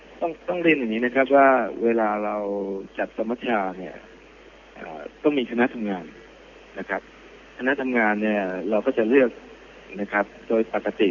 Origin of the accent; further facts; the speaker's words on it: Narathiwat, Thailand; ผมเองเนี่ยไปโตที่นราธิวาสนะครับ